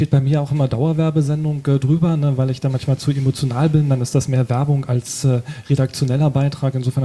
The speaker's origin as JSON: {"language": "German", "region": "Schleswig-Holstein", "country": "Germany", "said": "Ich komme aus der Nähe von Kiel."}